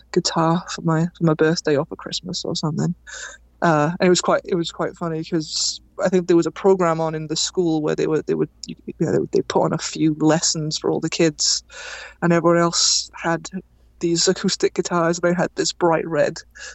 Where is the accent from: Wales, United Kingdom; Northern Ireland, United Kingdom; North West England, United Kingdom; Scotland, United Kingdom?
Wales, United Kingdom; I grew up originally just sort of north of Cardiff in Wales, just the very tip of the Rhondda Valley.